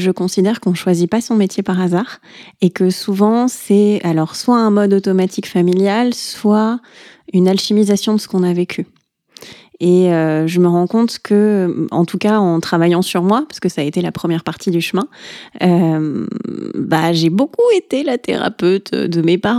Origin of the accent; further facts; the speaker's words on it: Lyon, Auvergne-Rhône-Alpes, France; now in Concarneau, France; J'habite à Concarneau, je suis lyonnaise de base.